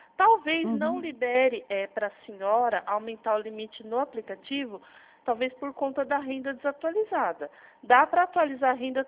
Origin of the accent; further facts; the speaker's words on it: São Paulo, Brazil; Eu sou de São Paulo, interior, mas a gente atende o Brasil inteiro